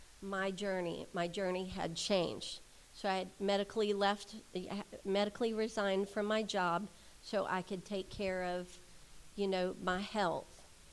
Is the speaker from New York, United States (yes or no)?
no; Fort McCoy, Florida, United States; I was born and raised in Marion County, Fort McCoy area, actually. And I have always enjoyed being in Marion County